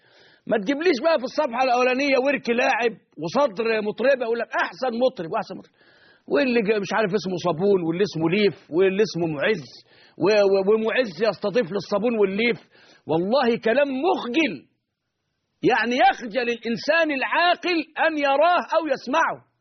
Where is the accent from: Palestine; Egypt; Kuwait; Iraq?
Egypt; أليس عندنا في مصر الآن قرى عرى؟